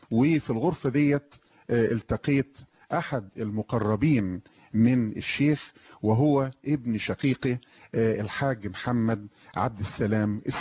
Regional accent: Mit Ghazal, Gharbia, Egypt; وأنا في بيت الشيخ مصطفى إسماعيل في قريتي في ميت غزال مركز الصنطة بمحافظة الغربية

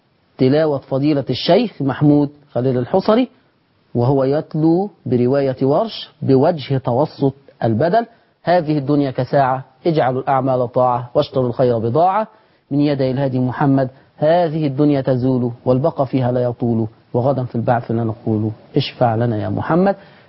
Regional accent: Egypt; أن يحفظ بلدنا مصر

